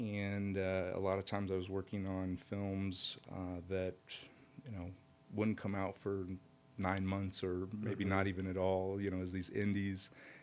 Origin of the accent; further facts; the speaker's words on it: San Diego, California, United States; So I grew up in San Diego in high school, did a lot of video production.